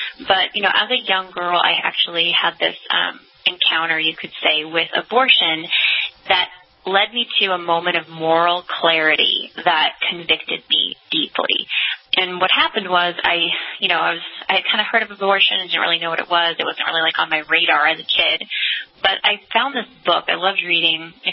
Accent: San Jose, California, United States; And I'm one of 8 kids, so I'm from San Jose, California.

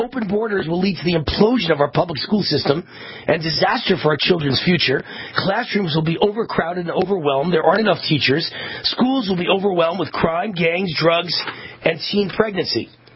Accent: Las Vegas, Nevada, United States; And Exhibit A is my hometown of Las Vegas.

